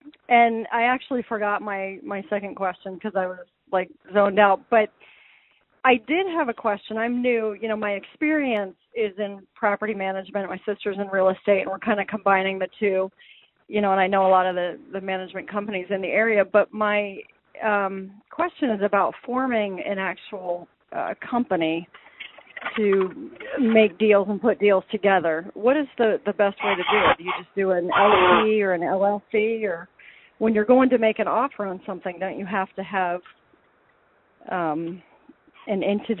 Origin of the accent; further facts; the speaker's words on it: New Hampshire, United States; now in Baltimore, United States; I love it. I'm from New Hampshire.